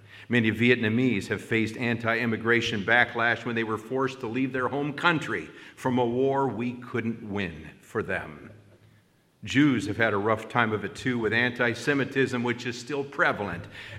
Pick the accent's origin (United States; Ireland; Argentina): Ireland; I am Irish.